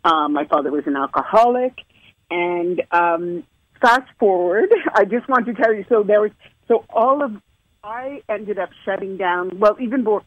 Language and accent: English; Canada; moved away as an adult; now in United States; I'm from Canada originally, and about 8 years ago, we were moving here to California, to Northern California, just outside of San Francisco.